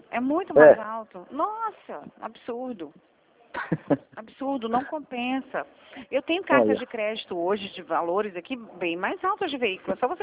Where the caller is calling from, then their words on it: Mogi Guaçu, São Paulo, Brazil; Eu tô falando com você de Mogi Guaçu.